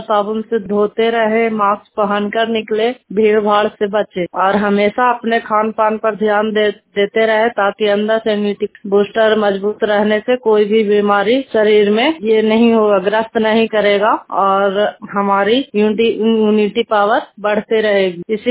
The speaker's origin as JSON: {"language": "Hindi", "region": "Bihar", "country": "India", "said": "मैं नालंदा जिला से हूँ"}